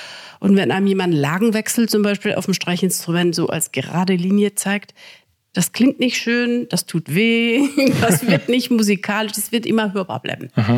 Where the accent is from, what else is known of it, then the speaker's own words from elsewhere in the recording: Lahr, Baden-Württemberg, Germany; in Lahr im Schwarzwald, wo ich aufgewachsen bin.